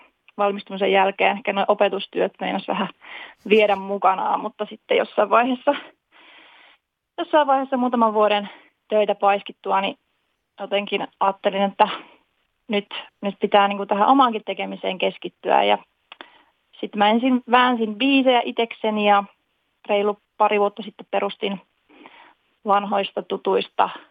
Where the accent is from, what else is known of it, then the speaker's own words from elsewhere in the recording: Parkano, Pirkanmaa, Finland; now in Tampere, Finland; Mä oon Parkanosta.